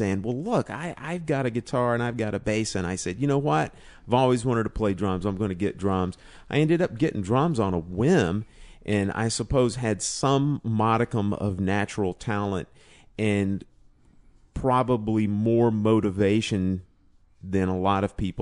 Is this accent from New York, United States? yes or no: no; Athens, Tennessee, United States; The foothills of East Tennessee, just outside of Knoxville. A little small town called Athens, Tennessee.